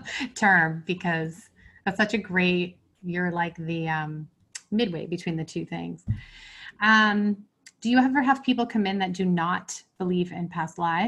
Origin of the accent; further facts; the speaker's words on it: Massachusetts, United States; also born or lived in Florida; now in New Hampshire, United States; I'm from Massachusetts. I got married to my husband. We moved to New Hampshire for just, I guess, 6 years. Then we were in Florida for 3 years. And then we came back to New Hampshire, but much further north